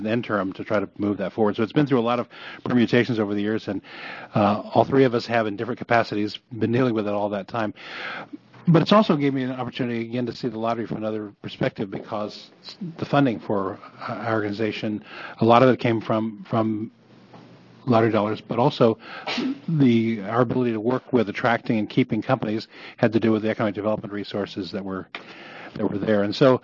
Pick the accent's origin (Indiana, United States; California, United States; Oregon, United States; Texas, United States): Oregon, United States; Well, I grew up in Oregon.